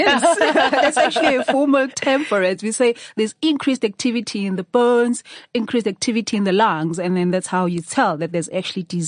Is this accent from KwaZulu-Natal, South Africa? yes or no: yes; Durban, KwaZulu-Natal, South Africa; now in Johannesburg, South Africa; I was born and raised in Durban.